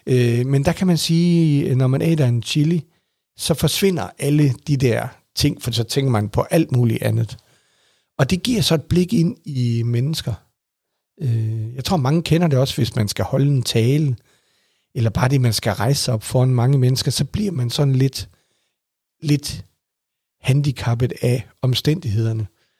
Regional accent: Aarhus, Central Denmark Region, Denmark; borgmesteren i Aarhus, hvor jeg kommer fra

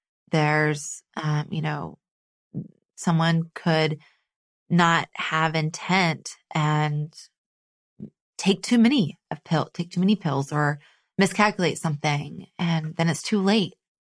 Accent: Texas, United States; now in New York, United States; So I'm from Texas originally, and my husband's from Jersey. And I moved here about 11 years ago.

